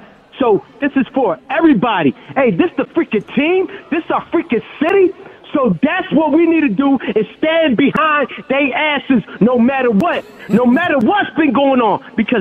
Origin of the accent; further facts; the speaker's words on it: Philadelphia, Pennsylvania, United States; I'm from North Philly. First grew up in Badlands, North Philly. Then moved to Hunter Park.